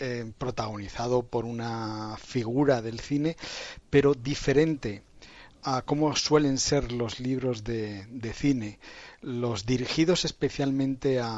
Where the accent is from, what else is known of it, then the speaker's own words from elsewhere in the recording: Lechago, Aragon, Spain; pues soy de un pueblecito de la provincia de Teruel, de Lechago.